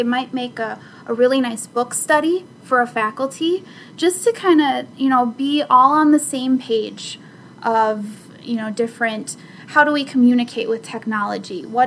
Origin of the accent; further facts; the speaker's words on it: Colorado, United States; You know, I grew up in Colorado, where I will say the weather is a little nicer, but I've been in the Midwest long enough to be able to deal with it.